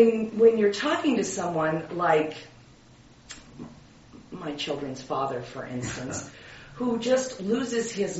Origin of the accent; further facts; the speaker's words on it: Alaska, United States; I grew up in Alaska, and I had my first child in Maryland.